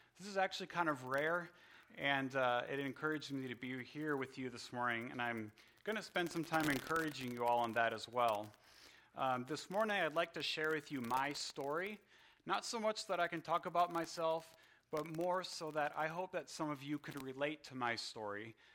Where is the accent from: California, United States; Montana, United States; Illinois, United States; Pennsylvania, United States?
Illinois, United States; Chicago; Now, my story is I'm from Chicago, Illinois.